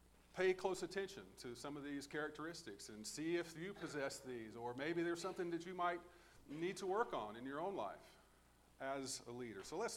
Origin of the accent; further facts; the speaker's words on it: Bradenton, Florida, United States; As mentioned, I am from Bradenton, Florida.